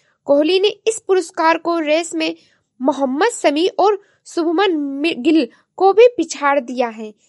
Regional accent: Gonda, Uttar Pradesh, India; और मैं गोंडा जिले से हूँ।

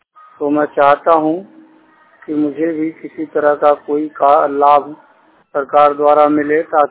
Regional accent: Kachhwa, Uttar Pradesh, India; पूर्ण रूप से दृष्टि बाधित व्यक्ति हूँ। नगर पंचायत कछवा जिला मिर्जापुर उत्तर प्रदेश का मूल निवासी हूँ।

